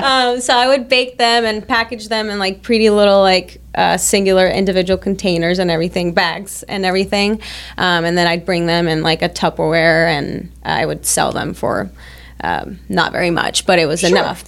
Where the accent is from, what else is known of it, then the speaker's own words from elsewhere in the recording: La Ceiba, Atlántida, Honduras; also born or lived in Tegucigalpa; So I was born and raised in Honduras. I'm originally from the coast area, La Ceiba. We call it the bride of Honduras